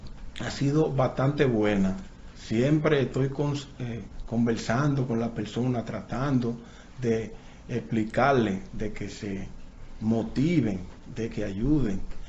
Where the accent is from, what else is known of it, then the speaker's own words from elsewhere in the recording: San Pedro de Macorís, Dominican Republic; also born or lived in United States; vengo desde San Pedro de Macorís.